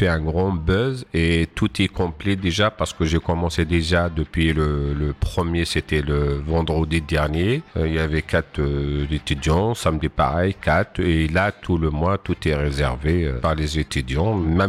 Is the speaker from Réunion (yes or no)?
no; Kabylie, Algeria; Chez nous, bon, je suis d'origine de l'Algérie, de la Kabylie.